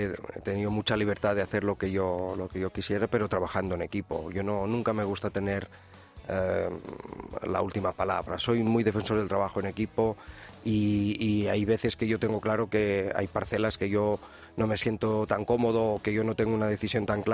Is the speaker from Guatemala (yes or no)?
no; Catalonia, Spain; first language Catalan; Spanish is a second language; also born or lived in Madrid; cuando yo canto en catalán, se nota que es, bueno, mi lengua materna, ¿no? Y de hecho, yo llevaba mucho tiempo aquí en Madrid y no se me notaba tanto el acento. Ahora que estoy allí, me vuelvo también otra vez con un acento bestial